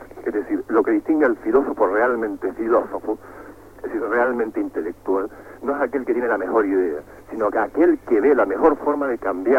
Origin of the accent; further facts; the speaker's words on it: Las Palmas, Canary Islands, Spain; Soy de Las Palmas